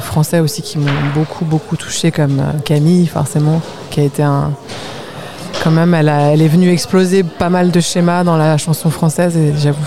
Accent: France; born there; je suis née en France

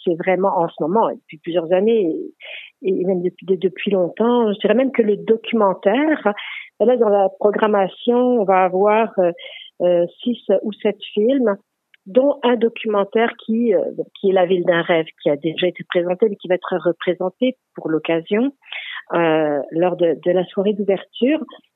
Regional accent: Langres, Grand Est, France; je me sens aussi finalement quasiment comme ma ville natale de Langres

